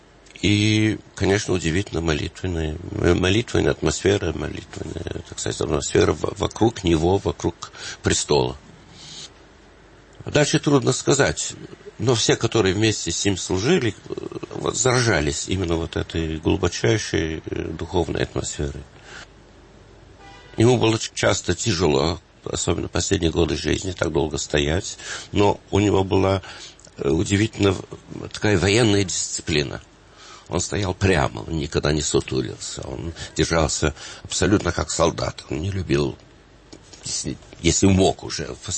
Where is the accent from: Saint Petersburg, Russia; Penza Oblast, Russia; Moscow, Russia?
Moscow, Russia; конечно, я из Москвы, а она зарубежная, до нашего брака